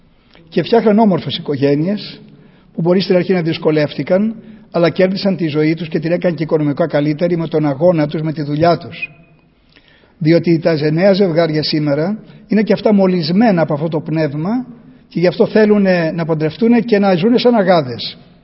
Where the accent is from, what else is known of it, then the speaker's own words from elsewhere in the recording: Chalkida, Central Greece, Greece; όταν καμιά φορά πάω στην ιδιαίτερη πατρίδα μου, στη Χαλκίδα